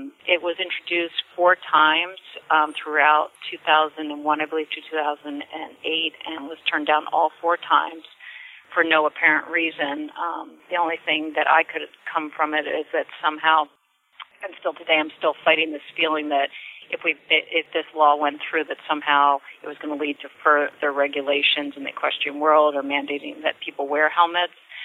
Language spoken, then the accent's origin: English; Connecticut, United States; I worked with Senator Dodd here in Connecticut. I'm from Connecticut